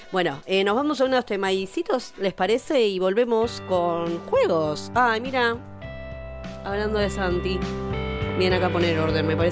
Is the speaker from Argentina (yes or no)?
yes; Argentina; como argentinos.